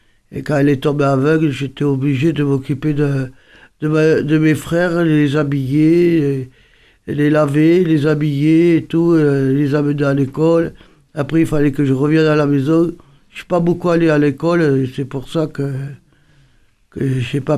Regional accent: Colomiers, Occitanie, France; also born or lived in Toulouse; Oui, je suis toulousaine, bonjour. Je suis née à Toulouse. Et j'ai grandi à Colomiers depuis maintenant, il y a 8 ans que j'habite à Cassané.

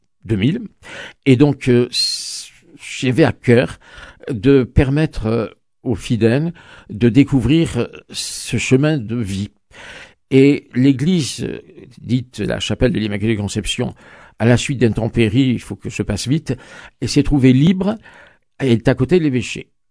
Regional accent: Provence-Alpes-Côte d'Azur, France; born there; je voulais retourner vers la région d'Avignon, qui est ma région natale, et puis où j'ai beaucoup d'amis et un peu de famille

